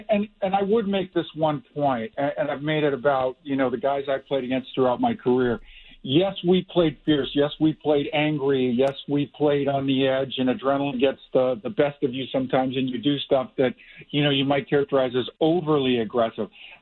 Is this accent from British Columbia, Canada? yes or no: yes; Kamloops, British Columbia, Canada; I'm from Western Canada, grew up in a little town called Kamloops, British Columbia